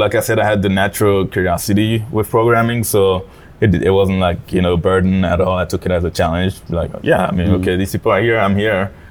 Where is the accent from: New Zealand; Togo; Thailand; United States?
Togo; So I was born and raised in Togo, which is a tiny little country in West Africa.